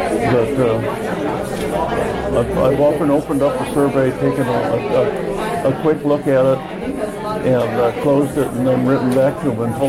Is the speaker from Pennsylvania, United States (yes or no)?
no; Beaverton, Oregon, United States; You know, I'm from Beaverton